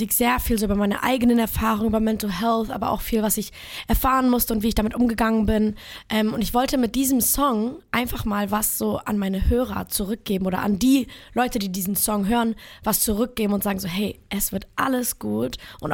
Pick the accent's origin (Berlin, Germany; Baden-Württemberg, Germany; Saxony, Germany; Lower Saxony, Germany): Berlin, Germany; Ich komme aus Friedrichshain